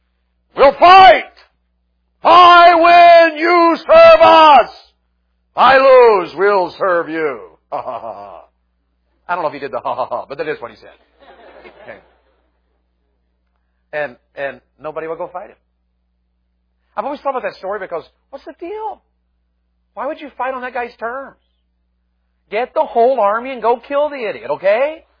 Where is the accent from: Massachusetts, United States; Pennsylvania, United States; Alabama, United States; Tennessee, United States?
Tennessee, United States; we're mountain people from Tennessee. That's how we are up there.